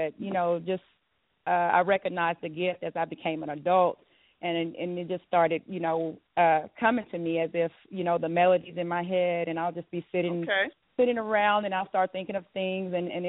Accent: Dallas, Texas, United States; Yes, ma'am. I'm from Dallas, Texas.

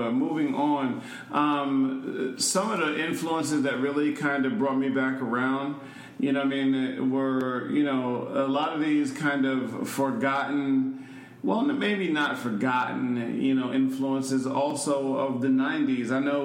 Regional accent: Queens, New York, United States; You know, me growing up in Hollis, Queens, of all places, you know, in the 80s where … was hitting, you know, 199th Street

